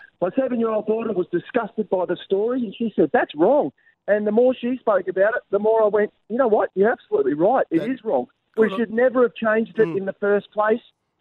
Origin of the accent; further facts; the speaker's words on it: Hervey Bay, Queensland, Australia; I grew up in Hervey Bay, and that's why I'm pretty passionate about the campaign.